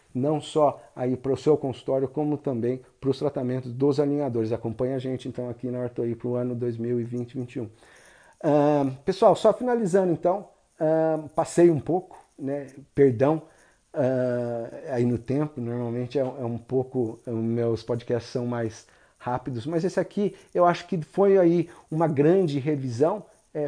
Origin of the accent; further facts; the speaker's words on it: Brazil; now in Dallas, United States; Eu mesmo sou brasileiro, apesar de eu morar aqui nos Estados Unidos, em Dallas, Texas.